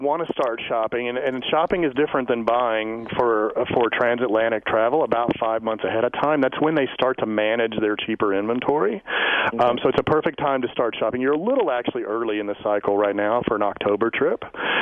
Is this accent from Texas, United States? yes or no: yes; Texas, United States; Well, I'm from Texas, so we have a college that does gig 'em, so you got to...